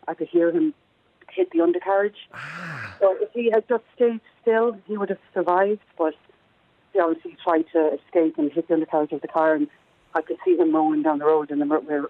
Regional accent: Munster, Ireland; now in Dublin, Ireland; I'm living in Dublin a long time. I'm from Clare.

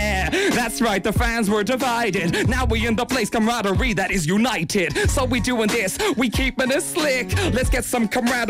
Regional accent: Ireland; as somebody growing up in Ireland pre-internet, you didn't quite know what it meant.

